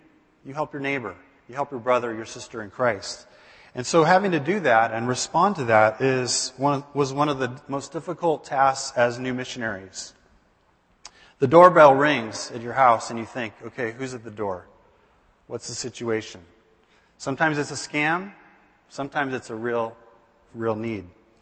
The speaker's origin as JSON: {"language": "English", "town": "San Diego", "region": "California", "country": "United States", "tie": "born or raised there", "said": "You know, I grew up in San Diego, California."}